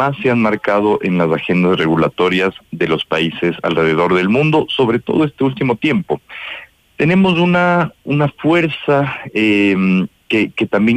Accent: Ecuador; nosotros como ecuatorianos tenemos consagrado el derecho a la protección de nuestros datos personales

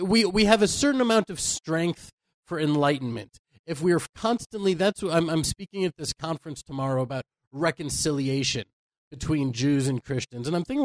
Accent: Houston, Texas, United States; I'm from Houston and I feel a certain affinity to them.

